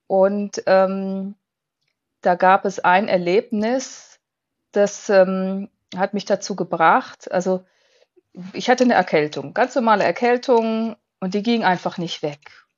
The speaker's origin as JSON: {"language": "German", "town": "Freiburg", "region": "Baden-Württemberg", "country": "Germany", "also_born_or_lived": "Ivory Coast", "said": "Ja, also ich komme aus Freiburg erstmal, und was mich fürs Leben geprägt hat, war meine Kindheit an der Elfenbeinküste. Da bin ich in die Grundschule gegangen"}